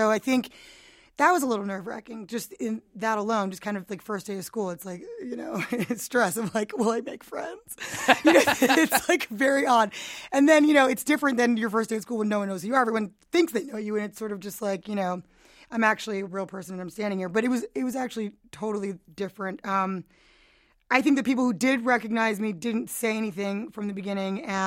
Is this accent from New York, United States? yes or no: yes; New York, United States; just being in New York is great, so it's kind of, you know, I mean, it is my hometown, it's my stomping ground.